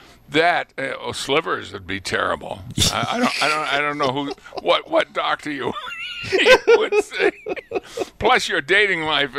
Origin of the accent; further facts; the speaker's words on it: Lunenburg, Massachusetts, United States; But the only Lunenburg here, I think, is in Massachusetts, and that's where I was born. I was born in the next town, but I grew up in Lunenburg. Only 8,000 people there.